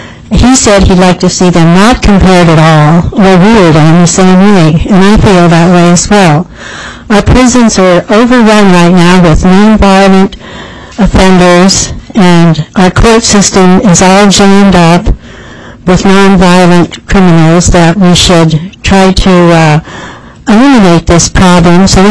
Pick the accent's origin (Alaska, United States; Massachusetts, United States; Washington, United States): Alaska, United States; Cordova; I'm from Cordova. I'm representing myself.